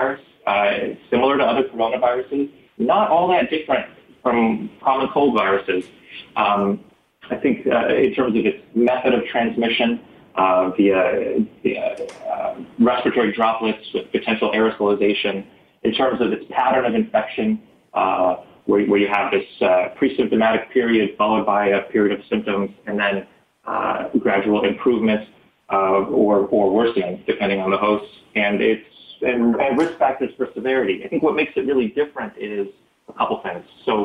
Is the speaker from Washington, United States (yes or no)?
no; Ramona, California, United States; So I grew up in a small town outside of San Diego called Ramona.